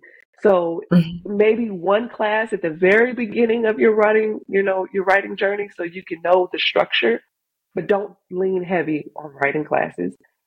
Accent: New Orleans, Louisiana, United States; Like, I'm from New Orleans, and you know that, you know, when it rains and there's water that goes into the trash can, New Orleans is floating down there somewhere in the bottom of that trash can. That's where I came from

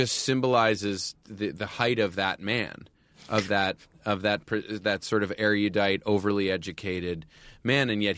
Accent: New York, United States; And I think I grew up outside of New York City.

